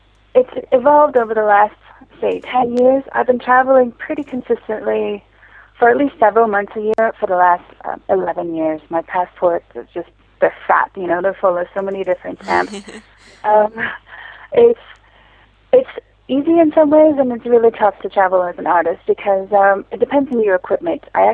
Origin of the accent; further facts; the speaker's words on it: Minneapolis, Minnesota, United States; moved away as an adult; also born or lived in California; I'm an artist from the States. Born in California and grew up in the Midwest in Minneapolis. And I've lived in Asia for the last 6 years.